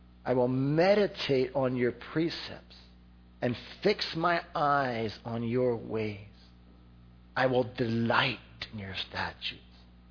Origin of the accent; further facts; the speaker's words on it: Philadelphia, Pennsylvania, United States; And I've been told I need to slow down in my Bible reading. So I will try. I am from Philadelphia, you know.